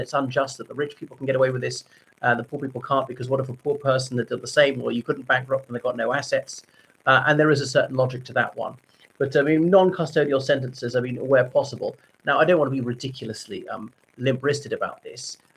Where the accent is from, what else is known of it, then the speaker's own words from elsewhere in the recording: Ireland; everybody … from Ireland.